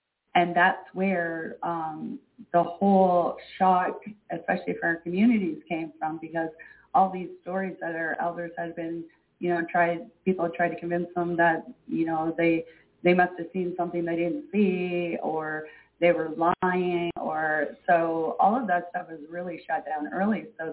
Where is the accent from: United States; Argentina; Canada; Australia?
Canada; we are not Canadian citizens here in Canada. We are actually Indians under the Indian Act.